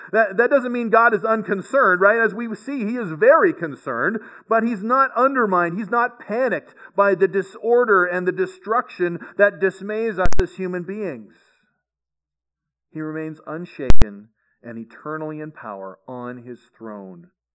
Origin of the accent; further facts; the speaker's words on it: Canada; Now, I look at this and I go, okay, Canada and my homeland, right?